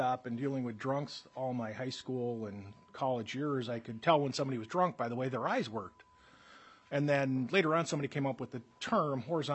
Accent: Minnesota, United States; And since we're from Minnesota, I'm just going to throw out a suggestion.

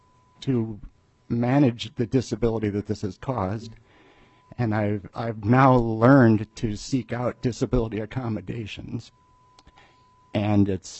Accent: Minnesota, United States; I'm a Minnesotan with a disability.

